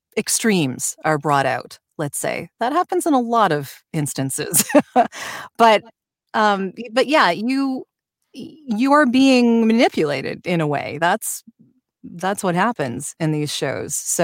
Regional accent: Canada; like I'm Canadian. So, so when it comes to doing political stuff in the US, I sort of have, a reason to care, but it's not my country.

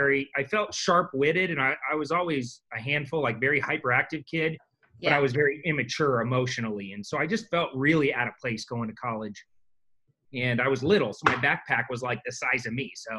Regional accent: Mesa, Arizona, United States; Yeah, I grew up in Mesa, Arizona. My parents, you know, were hardworking, lower middle class.

